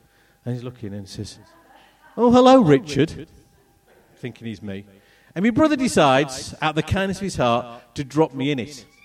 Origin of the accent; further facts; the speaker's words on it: Beverley, Yorkshire and the Humber, United Kingdom; born there; I was born in Yorkshire. That's Beverley. That's where I was born. I was born in Beverley rather than Hull because there was a maternity, a specialist maternity unit in Beverley.